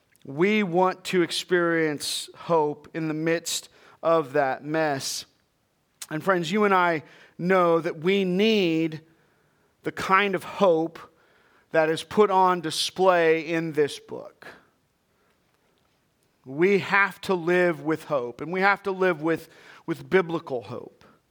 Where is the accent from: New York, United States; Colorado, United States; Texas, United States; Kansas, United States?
Colorado, United States; I grew up in Colorado. I camped my whole life.